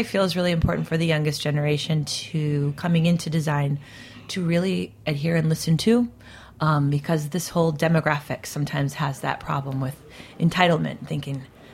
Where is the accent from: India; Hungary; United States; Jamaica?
United States; Midwest; I think for me, DIY is a cultural thing. I come from the Midwest